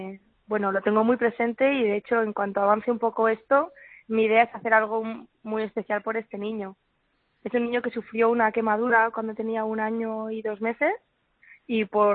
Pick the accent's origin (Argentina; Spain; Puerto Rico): Spain; Barcelona, Catalonia; que ya vine a Barcelona, que es de donde yo soy.